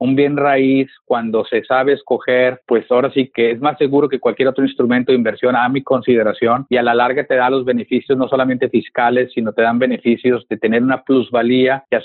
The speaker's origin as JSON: {"language": "Spanish", "town": "Monterrey", "region": "Nuevo León", "country": "Mexico", "tie": "born or raised there", "moved": "yes", "lives_now": "United States", "said": "soy originario de Monterrey. Tengo aquí en Estados Unidos ya 11 años."}